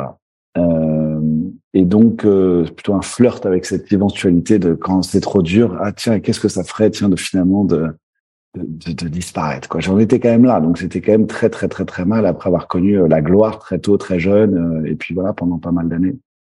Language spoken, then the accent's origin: French; Paris, Île-de-France, France; J'ai grandi en France, à Paris.